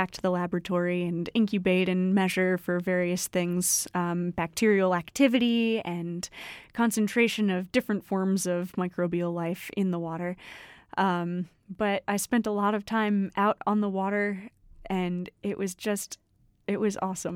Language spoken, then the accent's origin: English; Williamsburg, Virginia, United States; also born or lived in Chapel Hill, United States; I'm from Williamsburg, Virginia, and am now at Penn State by way of the University of North Carolina in Chapel Hill.